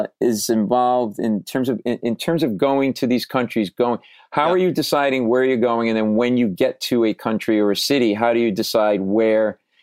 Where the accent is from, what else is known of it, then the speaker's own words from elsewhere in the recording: Providence, Rhode Island, United States; one of them might be in Providence, Rhode Island, which is my hometown, which is a great food town.